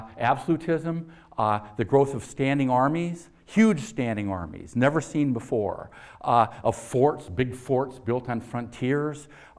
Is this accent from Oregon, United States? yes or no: yes; Portland, Oregon, United States; I came from Portland, Oregon. I don't know if anyone came from Portland, Oregon, but that's where I'm from.